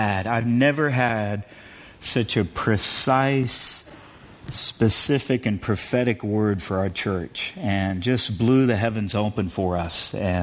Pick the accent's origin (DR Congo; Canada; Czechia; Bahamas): DR Congo; now in United States; As Pastor said, I grew up in the Congo. My parents were missionaries.